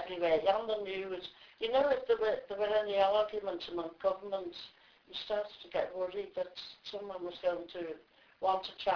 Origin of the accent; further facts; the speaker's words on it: Liverpool, North West England, United Kingdom; I was born in Anfield, the same area I live in now, yeah. Never moved away from it.